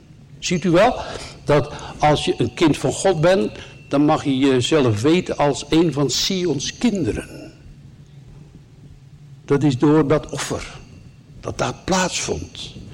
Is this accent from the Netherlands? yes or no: yes; Netherlands; En het is goed dat wij daarover onze zonde belijden, want we zijn Nederlander.